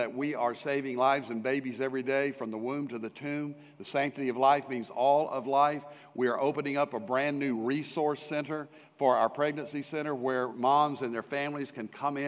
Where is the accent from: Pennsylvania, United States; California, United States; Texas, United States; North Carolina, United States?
Texas, United States; Fort Worth; which is a church plant from Prestonwood over in Southwest Fort Worth, my hometown, good old Cowtown.